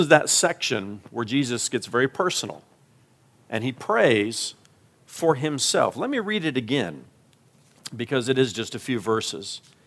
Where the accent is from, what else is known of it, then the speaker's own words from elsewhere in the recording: Indiana, United States; I remember my grandparents when I was growing up in Indiana.